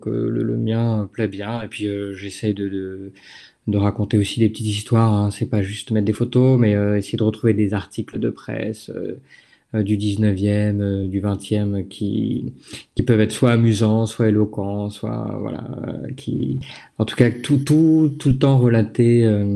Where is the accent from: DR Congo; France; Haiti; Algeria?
France; La Chapelle-sur-Erdre, Pays de la Loire; Moi, je suis de La Chapelle-sur-Erre, donc pas très très loin.